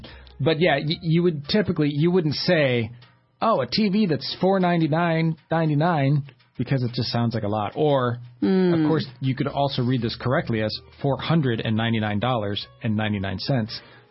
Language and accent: English; California, United States; Well, first of all, I'm from California, so there's no such thing as bitter cold in California.